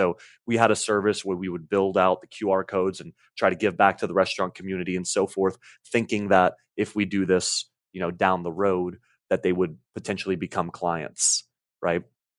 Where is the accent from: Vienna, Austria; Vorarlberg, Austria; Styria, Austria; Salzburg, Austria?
Vienna, Austria; now in Pearland, United States; I'm a fifth generation restaurateur. I'm from Vienna, Austria, right? So my dad and I moved from Austria in 1996.